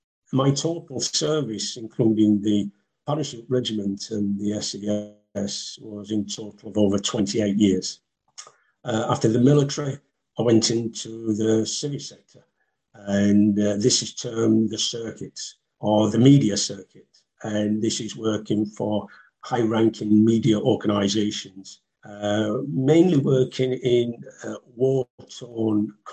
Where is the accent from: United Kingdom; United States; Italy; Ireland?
United Kingdom; Sheffield, Yorkshire and the Humber; I come from Sheffield. I'm Sheffield born and bred, and I left school when I was 15.